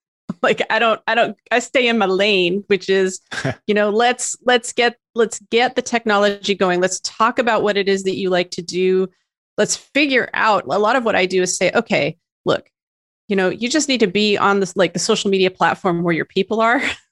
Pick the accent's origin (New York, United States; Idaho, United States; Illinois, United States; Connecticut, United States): Idaho, United States; cause I'm from Idaho and there's this team called Boise State